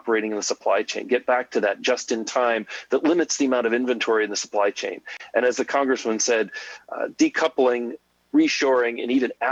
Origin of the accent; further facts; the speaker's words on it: Michigan, United States; So we still now think of Michigan, my home state, as being an important state for trade